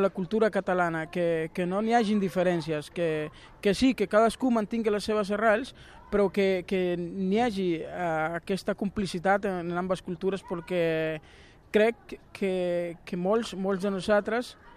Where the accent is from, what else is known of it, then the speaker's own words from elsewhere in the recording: Honduras; now in Spain; Bueno, nosaltres, un dels nostres objectius és que no es morin les nostres arrels hondurenys i també promoure l'adaptació de la nostra cultura hondurenya a la cultura catalana